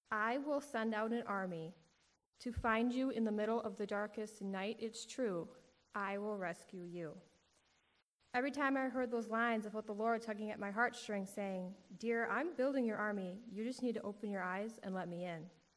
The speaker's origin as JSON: {"language": "English", "town": "Cedar Grove", "country": "United States", "tie": "born or raised there", "said": "I was born and raised right here in Cedar Grove."}